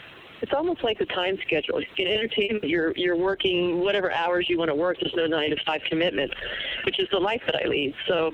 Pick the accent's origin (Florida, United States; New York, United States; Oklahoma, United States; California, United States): Florida, United States; I have one good one. I was raised in Florida, right?